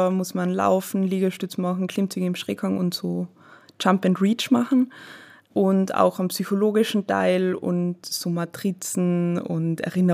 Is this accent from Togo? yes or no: no; Tyrol, Austria; ich bin 24 Jahre alt und ich komme aus Osttirol.